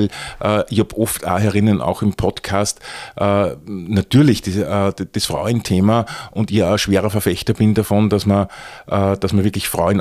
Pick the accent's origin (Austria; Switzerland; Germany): Austria; glaubst du, dass da bei uns in Österreich in den letzten 30 Jahren da vielleicht sogar ein bisschen was verschlafen worden ist?